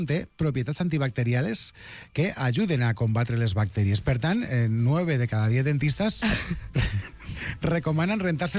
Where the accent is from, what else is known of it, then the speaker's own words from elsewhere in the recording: Castelló de la Plana, Valencian Community, Spain; Com tothom sap, perquè he repetit fins a la sanitat, jo soc de Castelló de la Plana.